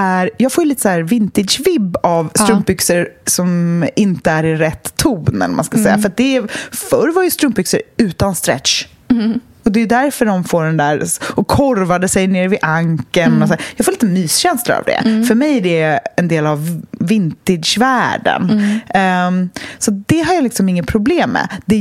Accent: Stockholm, Stockholm County, Sweden; Jag är uppvuxen på Östermalm. Alltså, jag gick i skola på Östermalm.

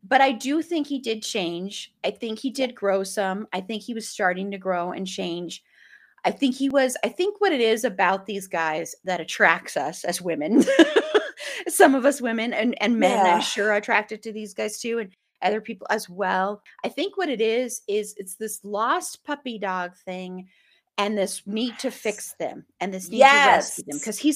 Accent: Colorado, United States; Hey, we are both from Colorado.

